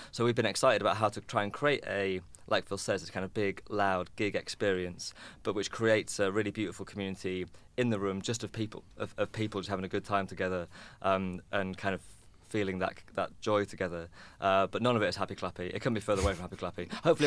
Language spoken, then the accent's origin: English; United Kingdom; Also, we're British, so we love talking about weather.